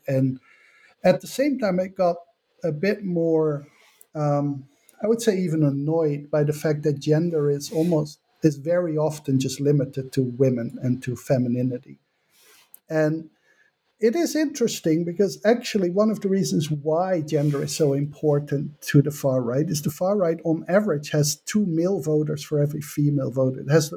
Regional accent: Netherlands; English is a second language; I guess this is a part, like I come from the Netherlands, which is nowhere near as emancipated as it thinks it is.

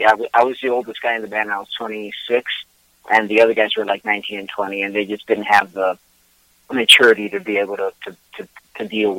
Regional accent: Puerto Rico; I'm originally from Puerto Rico, but I've lived in and out of Puerto Rico all my life. And I was calculating the other day that more than half my life I spent away from Puerto Rico, and I'm 55, so that's a gigantic portion.

